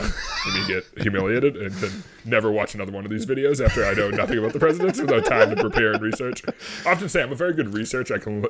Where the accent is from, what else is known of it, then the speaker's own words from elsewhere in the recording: Quincy, Massachusetts, United States; But it all starts on July 11th, 1767, in my hometown.